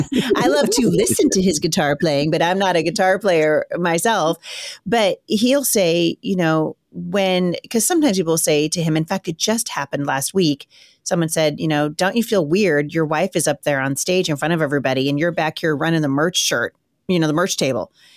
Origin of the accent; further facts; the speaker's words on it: Ireland; I should have been Italian, but I'm Irish.